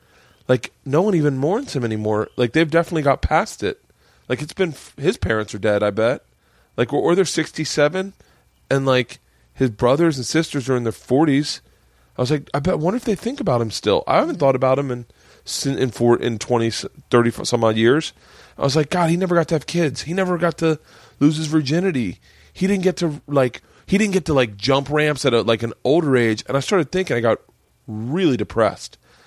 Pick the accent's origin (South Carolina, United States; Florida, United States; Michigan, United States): Florida, United States; Tampa; And I grew up in Tampa. So my parents were there